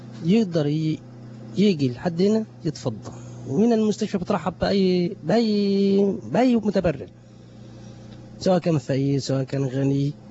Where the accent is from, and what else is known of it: Monufia Governorate, Egypt